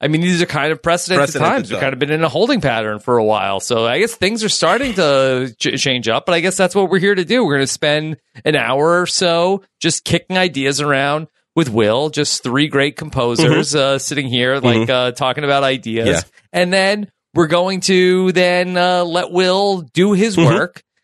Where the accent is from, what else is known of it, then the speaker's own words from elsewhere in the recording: New York, United States; also born or lived in California; I think that I'm probably more of a New Yorker living in different places.